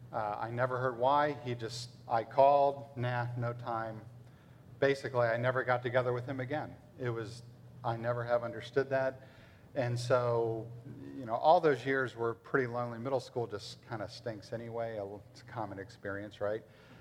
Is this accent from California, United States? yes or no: no; McLean, Virginia, United States; So going back, I was raised in McLean, Virginia. I'd like to say I grew up in McLean when McLean was normal.